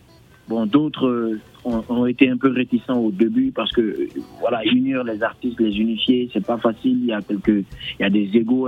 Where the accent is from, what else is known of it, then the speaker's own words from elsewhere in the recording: Mali; c'est tout à fait normal parce qu'on vient du Mali.